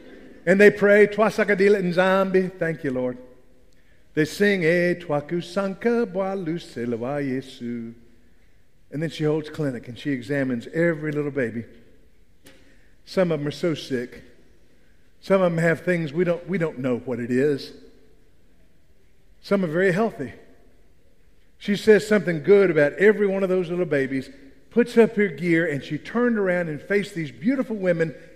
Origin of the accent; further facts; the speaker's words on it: Memphis, Tennessee, United States; I'm from Memphis. I don't know if you knew that about me.